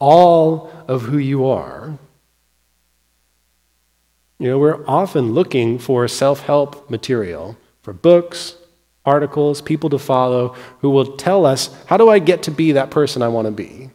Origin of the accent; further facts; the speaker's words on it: California, United States; I grew up in California, lived there for many years, forest fires are always a problem.